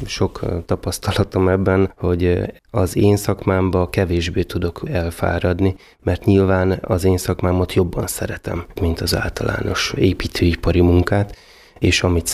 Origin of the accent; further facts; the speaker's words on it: Kelebia, Bács-Kiskun, Hungary; born there; Kelebiai születésű vagyok, odavalósiak a szüleim, és a nagyszüleim is